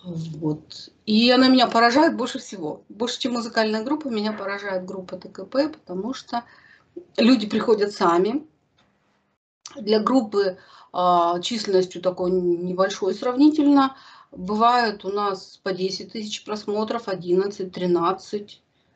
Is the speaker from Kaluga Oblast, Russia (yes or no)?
no; Krasnodar Krai, Russia; Я родилась в Советском Союзе, в Краснодарском крае, на Кубани. Там же детство прошло.